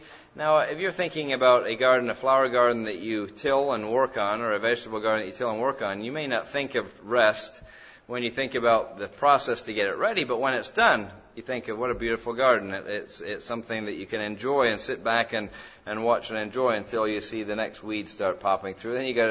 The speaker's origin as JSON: {"language": "English", "region": "England", "country": "United Kingdom", "tie": "born or raised there", "lives_now": "Canada", "said": "When I was raised in England, the garden was what we would call the yard."}